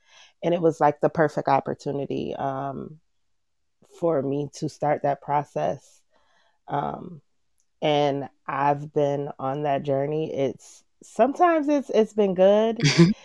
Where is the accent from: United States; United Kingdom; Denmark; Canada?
United States; Rochester, New York; I am from Rochester, New York. But my family can be traced to all over the world.